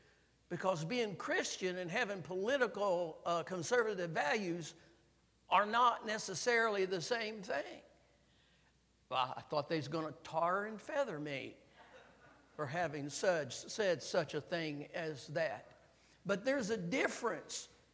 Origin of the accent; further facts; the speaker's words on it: Owensboro, Kentucky, United States; even though I'm from Owensboro, and so I know what it is to be outside the Bible Belt.